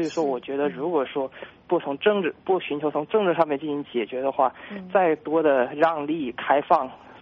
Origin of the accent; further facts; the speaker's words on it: Hubei, China; 但是我是一个大陆人，我也相当于是90后的吧